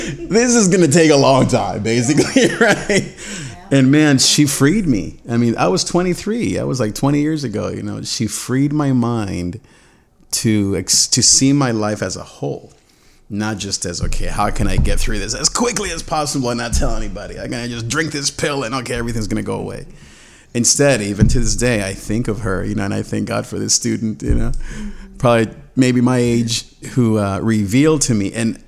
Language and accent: English; Nicaragua; I'm from Nicaragua, so that's where I was raised and went through all that 80s war stuff.